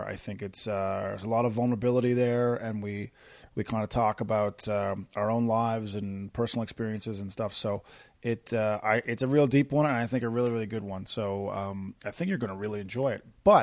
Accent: Corner Brook, Newfoundland and Labrador, Canada; also from my hometown of Corner Brook, Newfoundland

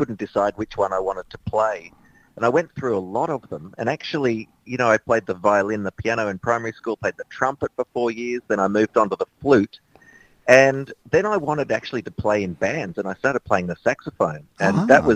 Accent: Melbourne, Victoria, Australia; even though I've been lucky to be able to work in my hometown with Melbourne Symphony Orchestra over the years

